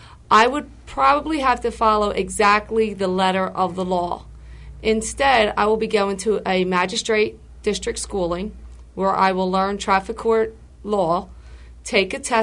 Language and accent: English; Philadelphia, Pennsylvania, United States; I'm from Kensington, the 33rd Ward